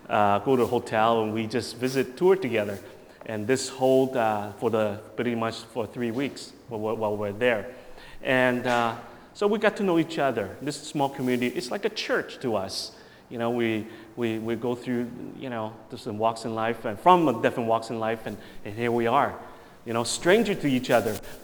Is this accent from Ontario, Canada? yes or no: no; Saskatchewan, Canada; I'm from Saskatchewan.